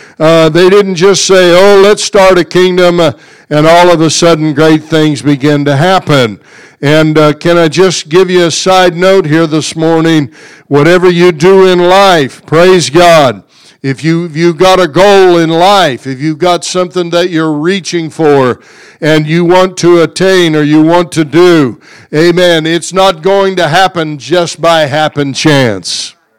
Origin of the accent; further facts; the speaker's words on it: United States; I'm glad I'm an American today. I know we got lots of problems, but I'm glad that we are Americans today.